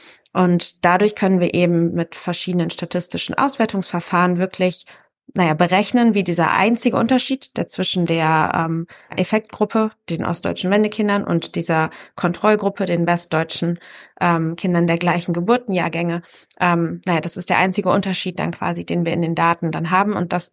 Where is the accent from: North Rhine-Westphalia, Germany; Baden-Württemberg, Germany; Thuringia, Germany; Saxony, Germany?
Saxony, Germany; Chemnitz; ich komme hier aus dem Teil von Sachsen und damals hieß dann die Stadt eben noch Karl-Marx-Stadt